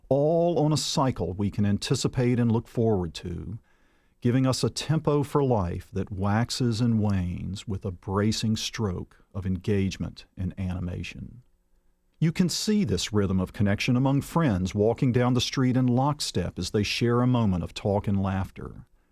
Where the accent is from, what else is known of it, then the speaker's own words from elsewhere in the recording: Atlanta, Georgia, United States; It happened in my hometown of Atlanta with the Olympics a decade ago.